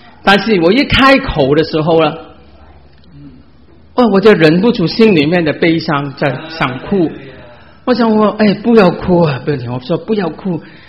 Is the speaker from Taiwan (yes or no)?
no; Chaozhou, Guangdong, China; 因为他我们潮州人了，他拜哪些偶像